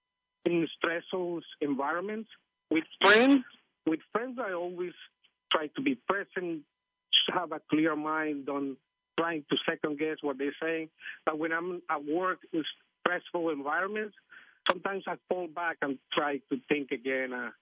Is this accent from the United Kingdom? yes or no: no; Venezuela; English is a second language; I come from Venezuela, and there the job environment was different.